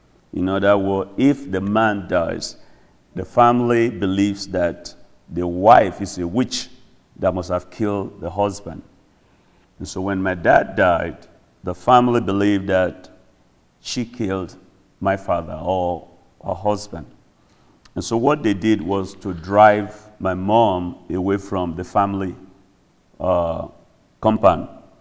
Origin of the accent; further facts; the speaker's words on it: Nigeria; I'm from Nigeria, West Africa.